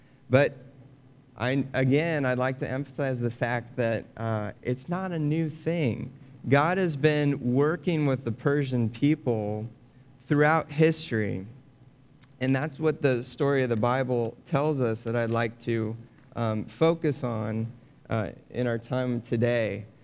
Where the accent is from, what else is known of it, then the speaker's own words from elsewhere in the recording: Kansas City, Missouri, United States; some of the kids that I grew up with here in Kansas City